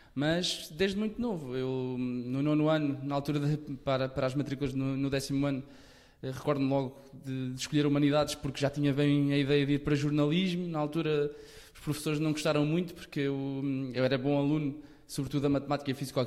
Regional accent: Santa Comba Dão, Viseu, Portugal; eu sou natural de Santa Combadão e, portanto, bem distante dos grandes centros, seja Porto e Lisboa

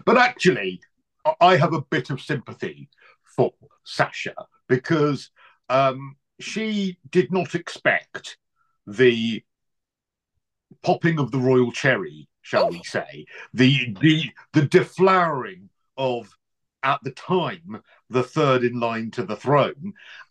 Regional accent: United Kingdom; Well, yeah, but that's because you're American and I'm British.

